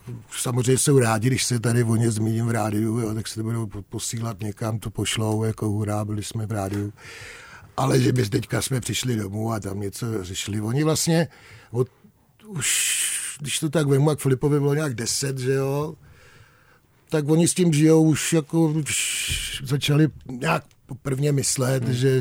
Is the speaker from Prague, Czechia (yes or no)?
yes; Prague, Czechia; protože jsem byl z Prahy